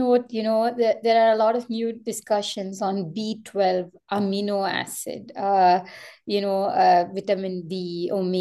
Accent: South India, India; But I was born and raised in South India.

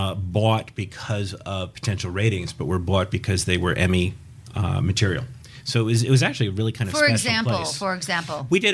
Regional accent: New Jersey, United States; I'm from New Jersey.

